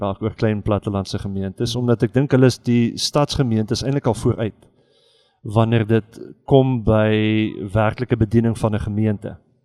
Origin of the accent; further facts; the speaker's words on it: Transvaal, South Africa; also born or lived in Cape / Free State / Taiwan; Ek kom al so'n bietjie van oorals af. Ek het 'n draai, in die, al eens gebore in die Kaap, 'n draai in die Vrystaat gemaakt. Meestal groot geword in Transvaal, terug Kaap toe. Ek was in Taiwan vir 2 jaar buitenlandse bediening gehad.